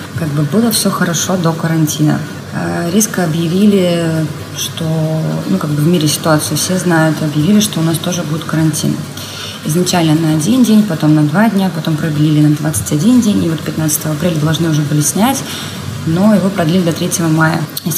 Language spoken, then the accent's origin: Russian; Belarus; Ребят пока домой не собираются, но я из Белоруссии. Очень хочется уже домой.